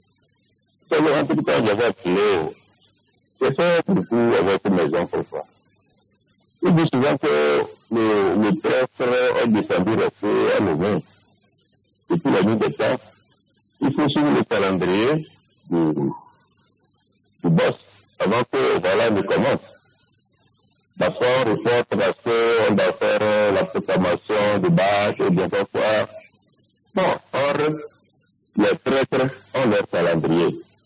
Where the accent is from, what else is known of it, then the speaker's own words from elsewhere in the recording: Togo; nous sommes tous des Togolais